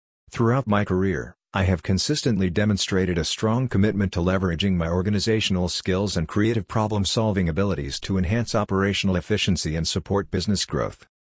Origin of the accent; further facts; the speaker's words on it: Calabarzon, Philippines; from Cavite, Philippines